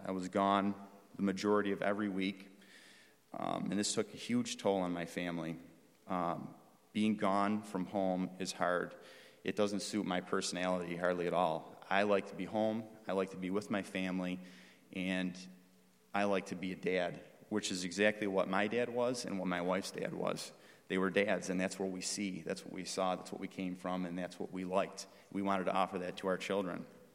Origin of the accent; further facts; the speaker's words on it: Buffalo, New York, United States; Well, we're from Buffalo. How much better would it be to come back home and to work doing the job that I've worked so hard for and to be at home around family?